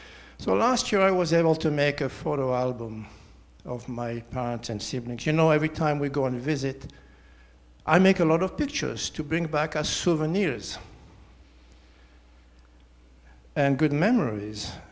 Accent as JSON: {"language": "English", "country": "Switzerland", "tie": "born or raised there", "said": "I was born and raised in Switzerland."}